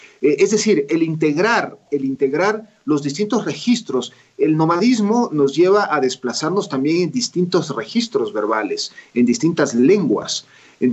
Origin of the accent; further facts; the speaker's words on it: Guayaquil, Guayas, Ecuador; born there; also born or lived in Quito / Peru; yo nací en Guayaquil, pero mi padre era cuencano. A mí me encanta el habladito cuencano, me encanta. Pero también viví en Quito de niño, viví en Perú.